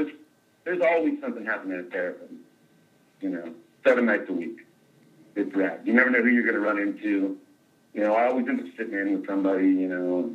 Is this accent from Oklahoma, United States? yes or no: yes; Tulsa, Oklahoma, United States; I grew up in Tulsa, and they didn't come. They didn't play Oklahoma, you know.